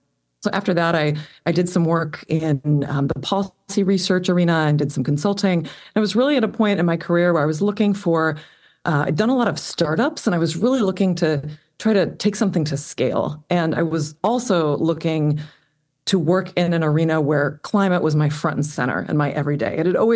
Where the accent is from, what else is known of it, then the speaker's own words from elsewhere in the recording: Illinois, United States; So I am a lifelong resident of the Great Lakes region. I was born here in Illinois, grew up here, and have been working most of my career in Chicago.